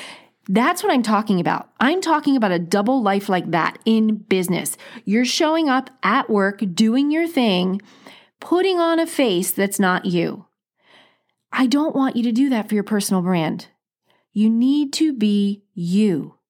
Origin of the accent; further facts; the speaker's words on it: East Coast, United States; now in Seattle, United States; I'm from the East Coast and I think it might be Jewish.